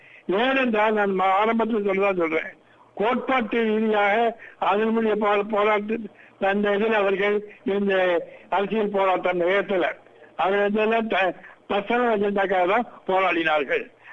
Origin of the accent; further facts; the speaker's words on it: Tamil Nadu, India; India சேர்ந்தவன். India எனக்கு தெரிஞ்ச எந்த எந்த இடத்துல தெரியுங்கன்னார். தமிழ்நாடு என்னுடைய தாய்மொழி தமிழ்.